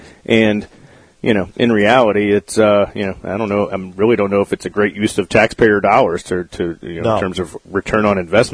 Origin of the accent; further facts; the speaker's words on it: Gulf Coast, United States; now in South Carolina, United States; Thankfully, growing up on the Gulf Coast and obviously living here in the low country of South Carolina for an extended period of time, I'm pretty particular about my shrimp